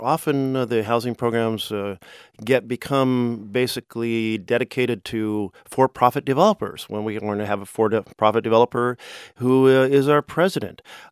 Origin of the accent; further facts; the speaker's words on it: Oregon, United States; In my home state of Oregon, you can go to a major city and you can see tent cities springing up on highway clover leaves and underpasses and parks.